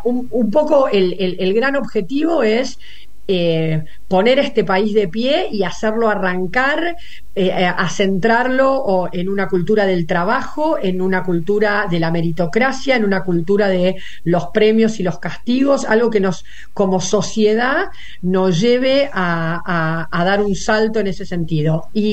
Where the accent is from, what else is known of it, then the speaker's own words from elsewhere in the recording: Argentina; de todo de lo que hemos transitado todos como argentinos durante los últimos años.